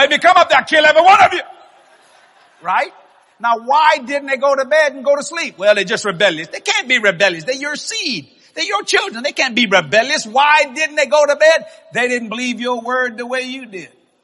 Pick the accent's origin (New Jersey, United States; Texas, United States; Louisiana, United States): Louisiana, United States; Algiers; born there; I'm a Cajun. Actually, I was born in Algiers, Louisiana. I'm a West Bank boy.